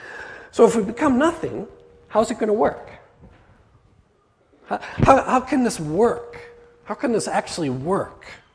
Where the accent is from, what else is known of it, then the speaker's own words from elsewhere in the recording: United States; I'm an American. I'm just going to butcher the language.